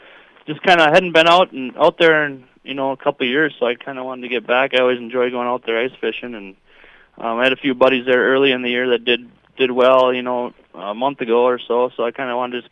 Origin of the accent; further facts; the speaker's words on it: Wahpeton, North Dakota, United States; I'm from Wahpeton. I work out in Hankinson, but I born and raised in Wahpeton.